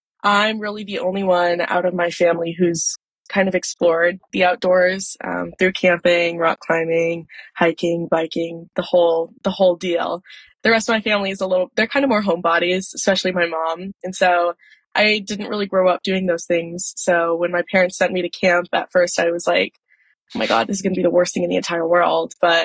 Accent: Golden, Colorado, United States; now in Omaha, United States; I go to school in Omaha, but originally I'm from Golden, Colorado, but I'm a student at Creighton right now.

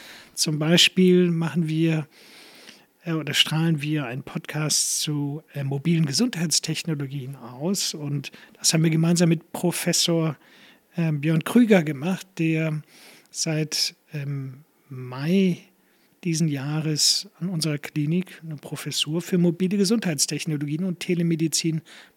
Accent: Rhineland-Palatinate, Germany; Ich komme ja aus dem Ahrtal

